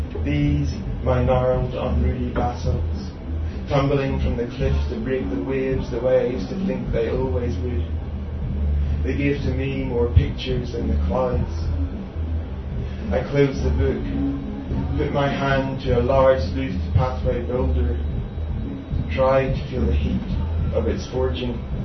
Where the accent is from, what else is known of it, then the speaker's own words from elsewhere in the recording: Northern Ireland, United Kingdom; where I grew up in Northampton, near the Giant's Causeway